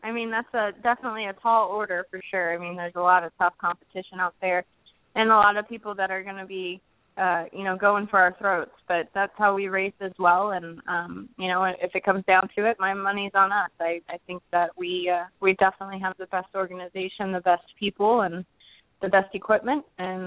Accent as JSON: {"language": "English", "region": "Texas", "country": "United States", "said": "I'm excited to have gotten the win there in Dallas in my home state."}